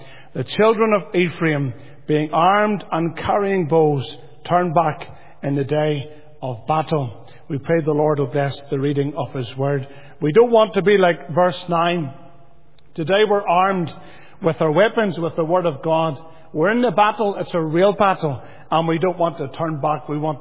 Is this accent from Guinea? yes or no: no; Lisburn, Northern Ireland, United Kingdom; I grew up in Lisburn Church, and your minister was always in the background.